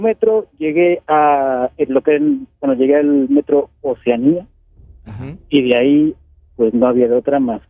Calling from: Mexico City, Mexico; de Ciudad de México.

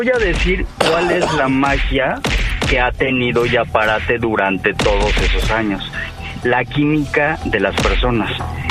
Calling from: Mexico City, Mexico; De aquí, de la Ciudad de México.

